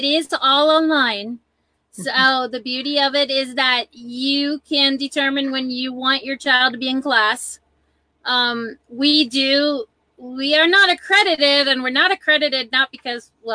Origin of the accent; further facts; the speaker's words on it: Ohio, United States; So in Scottish, yeah, I'm from Ohio.